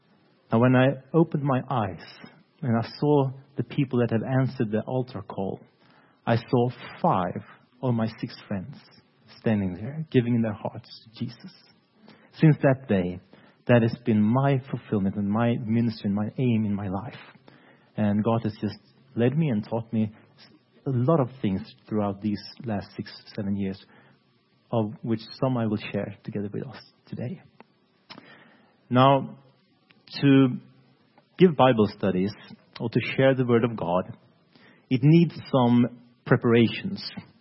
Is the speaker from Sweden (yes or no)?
yes; Sweden; I'm from Sweden, working at a Scandinavian TV station called Lifestyle TV